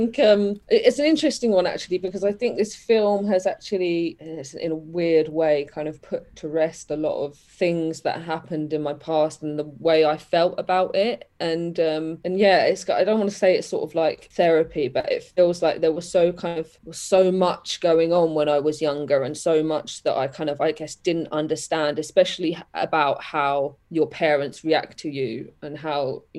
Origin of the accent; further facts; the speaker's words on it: Hemel Hempstead, East of England, United Kingdom; what I did was I got out of my hometown, because and I'm not saying everyone should get out of their hometowns at all. Hemel is a lovely place